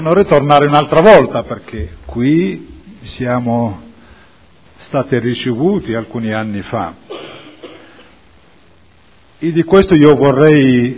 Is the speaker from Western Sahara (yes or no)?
yes; Western Sahara; Italian is a second language